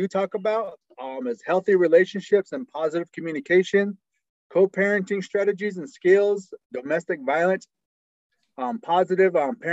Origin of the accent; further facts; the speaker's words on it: Tuba City, Arizona, United States; It's just good to come back home because I'm from Tuba City. I went to school, you know, here from the elementary all the way through high school.